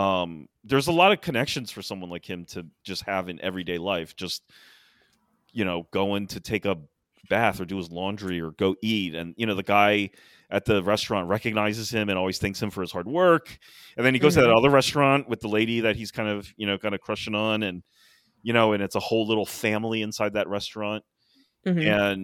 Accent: United States; It's like he lived in what seemed to be, to me as an American, to be an extremely nurturing and cooperative society for someone like him.

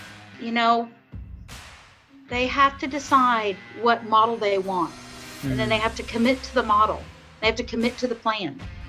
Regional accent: Texas, United States; I'm from Texas.

